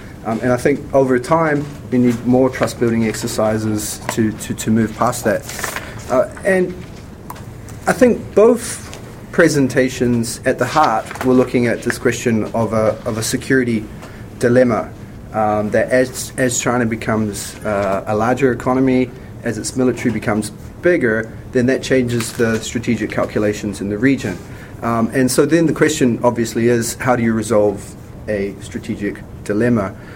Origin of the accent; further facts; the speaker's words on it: New Zealand; accent: New Zealand; I hope you can understand my New Zealand accent. It's a bit different to Australia.